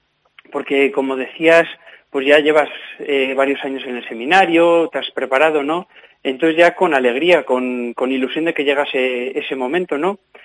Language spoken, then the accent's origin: Spanish; Benavente, Castile and León, Spain; Sobre todo Benavente, que yo es de donde soy.